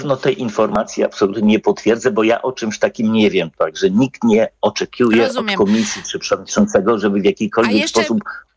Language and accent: Polish; Stalowa Wola, Subcarpathian Voivodeship, Poland; jestem stąd i byłem zaangażowany po prostu w obronę Huty Stalowa Wola